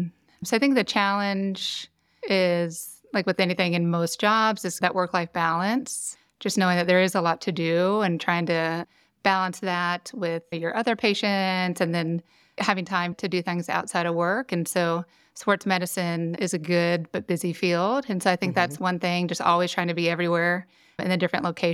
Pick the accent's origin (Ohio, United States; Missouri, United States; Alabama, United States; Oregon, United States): Missouri, United States; Columbia; growing up in Columbia, because of it being a college town, I was able to go just across the street right here to all these great concerts.